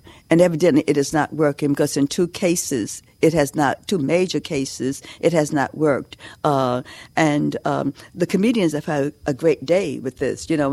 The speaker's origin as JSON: {"language": "English", "region": "New York", "country": "United States", "tie": "born or raised there", "said": "when I was growing up in New York"}